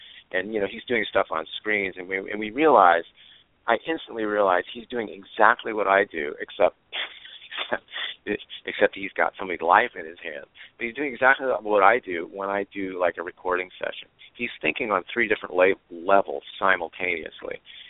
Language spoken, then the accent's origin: English; Ireland; his basically party, because we are Irish.